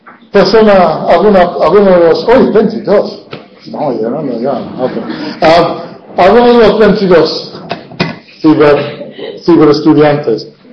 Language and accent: Spanish; England, United Kingdom; Spanish is a second language; Soy inglés.